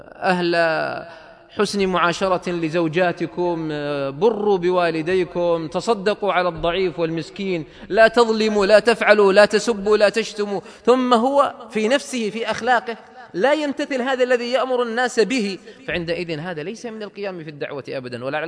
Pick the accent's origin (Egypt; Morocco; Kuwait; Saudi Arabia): Saudi Arabia; وعندنا في السعودية